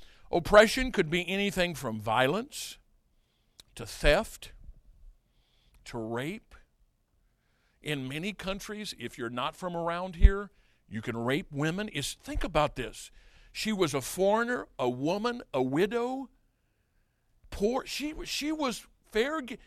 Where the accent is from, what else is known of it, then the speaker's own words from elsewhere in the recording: St. Louis, Missouri, United States; I grew up in St. Louis area.